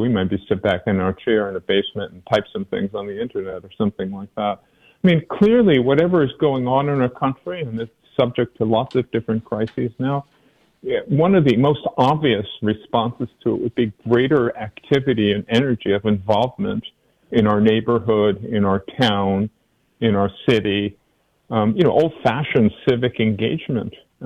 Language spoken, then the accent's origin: English; United States; And one kind of being I am is I'm an American. And my grandparents came from Ukraine and Poland, but I'm an American.